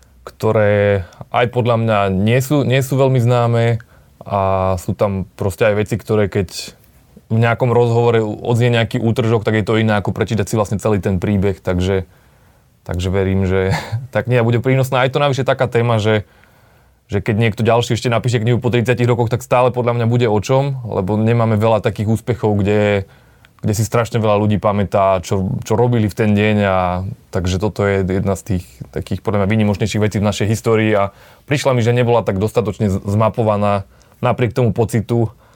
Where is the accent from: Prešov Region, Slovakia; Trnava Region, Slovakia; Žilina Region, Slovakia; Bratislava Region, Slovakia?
Žilina Region, Slovakia; Ja som bol doma na Orave